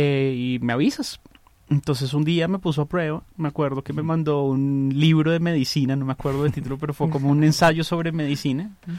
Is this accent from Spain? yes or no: no; Facatativá, Cundinamarca, Colombia; yo realmente no soy de Manizales, yo soy de acá de Faca, somos aquí coterráneos con Dieguito, Facunos. Por cosas de la vida terminé estudiando en Manizales